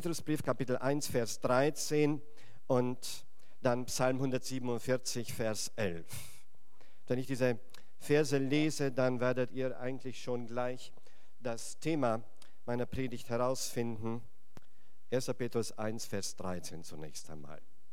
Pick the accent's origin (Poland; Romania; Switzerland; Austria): Romania; Transylvania; now in Germany; Ursprünglich komme ich aus Rumänien, aus Siebenbürgen. Ich bin Siebenbürger Deutscher. Und wir sind nach der Wende nach Deutschland gekommen, haben uns dann im Schwarzwald angesiedelt